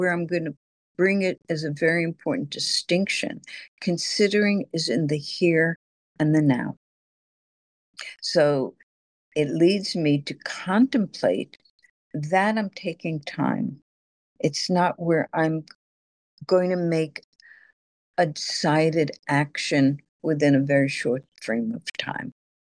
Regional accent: New York, United States; I grew up in New York, crossing the street.

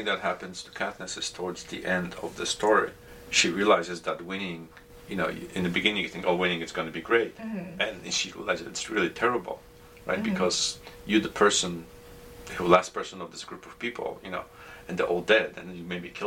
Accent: Poland; so I grew up in Poland, right, in a country that was occupied during World War II.

